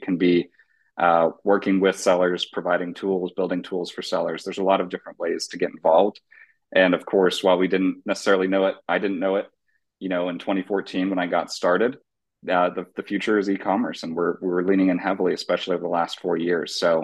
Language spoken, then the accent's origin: English; San Diego, California, United States; I grew up in San Diego, California. Grew up going to the beaches, to the zoo, the world famous zoo that we have here.